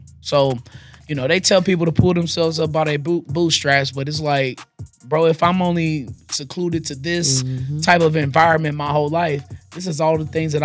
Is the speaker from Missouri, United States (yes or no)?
yes; Kansas City, Missouri, United States; Now, D, I grew up on Kansas City's east side.